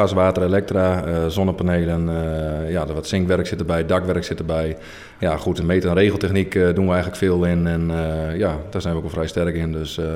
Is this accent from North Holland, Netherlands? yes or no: no; Buinen, Drenthe, Netherlands; Ja, ik ben geboren en getogen in Buinen, ja.